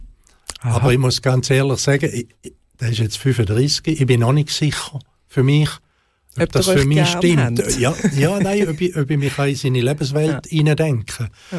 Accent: Switzerland; als Schweizer stehen wir recht gut

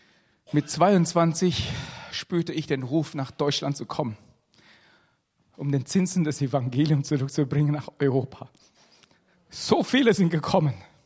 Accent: Malaysia; German is a second language; Ich komme ursprünglich aus Malaysia, bin Chinese.

